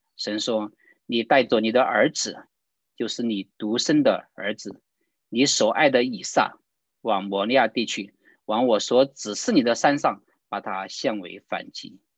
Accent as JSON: {"language": "Chinese", "country": "China", "said": "为自己我们中国人喜欢就是光宗耀祖"}